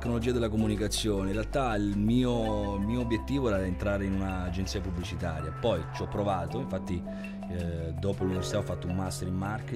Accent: Galatina, Apulia, Italy; also born or lived in Salerno; Io sono di Lecce, nato a Salerno e cresciuto a Lecce a 18 anni, poi Lecce è una cittadina, in realtà Galatina, in provincia di Lecce, in un paese molto piccolo

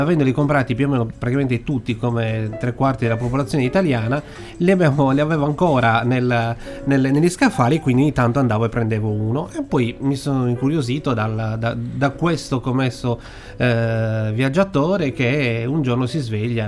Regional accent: Cagliari, Sardinia, Italy; da buon cagliaritano che conosce molto bene le blatte che popolano le nostre strade

